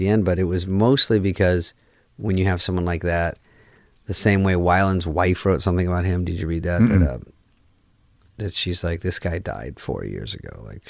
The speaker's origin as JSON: {"language": "English", "region": "Arizona", "country": "United States", "said": "I'm from Arizona"}